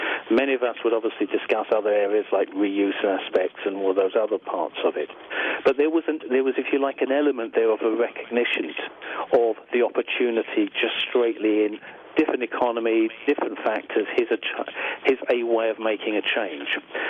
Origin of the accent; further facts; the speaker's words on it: United Kingdom; I'm a Brit, so I know it quite well.